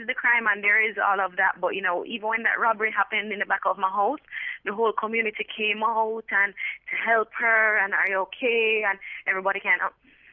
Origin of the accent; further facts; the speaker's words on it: Jamaica; And I never even noticed it as a Jamaican